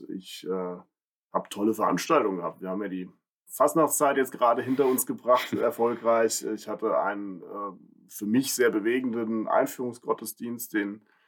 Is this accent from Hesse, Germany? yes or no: yes; Taunusstein, Hesse, Germany; Ja, ich bin in Bleinstadt aufgewachsen und insofern, ja, die allermeiste Zeit meines Lebens und vor allem Kindheit und Jugend habe ich hier in Taunusstein verbracht.